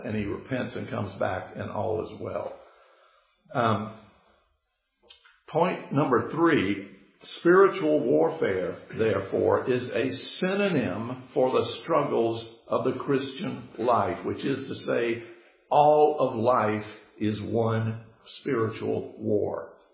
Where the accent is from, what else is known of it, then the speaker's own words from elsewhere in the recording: the South, United States; I am a Southerner. I grew up in the South.